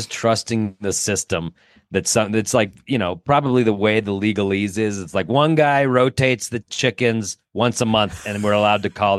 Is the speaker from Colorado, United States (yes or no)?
yes; Denver, Colorado, United States; I'm from Denver.